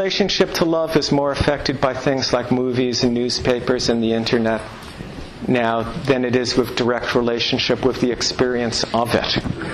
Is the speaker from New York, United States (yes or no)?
yes; New York, United States; I'm from New York, and the difference between East Village, West Village, Uptown, Downtown, Jersey, Westchester, Queens, North Shore, South Shore, worlds apart.